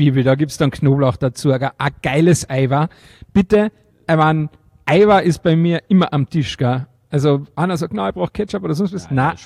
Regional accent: Carinthia, Austria

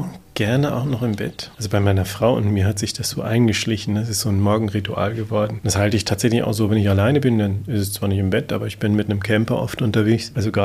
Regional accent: Lower Saxony, Germany; ich komme aus Niedersachsen vom Dorf.

